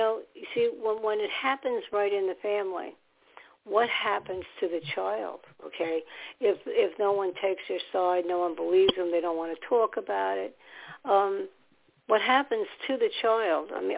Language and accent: English; New York City, New York, United States; Okay, I lived in New York. I was born in New York.